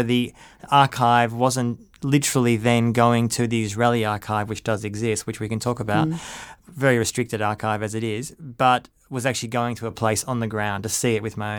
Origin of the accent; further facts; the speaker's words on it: Melbourne, Victoria, Australia; moved away as an adult; now in Sydney, Australia; I grew up in Melbourne and came to Sydney in 2003.